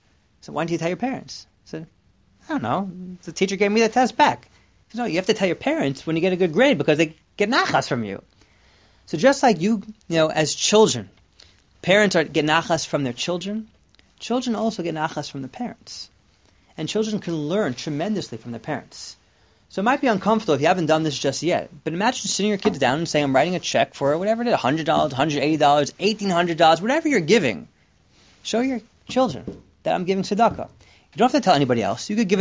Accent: Teaneck, New Jersey, United States; I grew up in Teaneck.

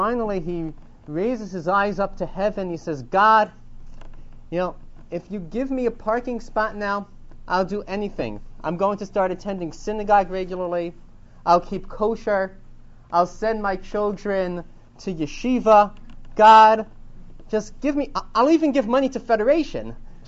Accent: New York City, New York, United States; I come from New York City, and I don't know if you know this, but sometimes it's hard to find a parking spot where I live.

